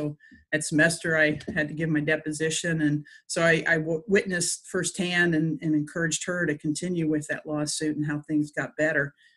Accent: Bexley, Ohio, United States; I grew up in Columbus, East Side Bexley. Went to Bexley High School, and very blessed there.

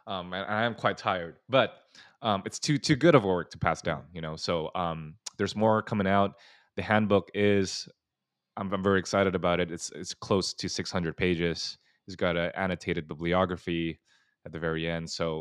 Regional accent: Singapore; also born or lived in Indonesia; now in United States; I mean, I growing up in Singapore and then Indonesia.

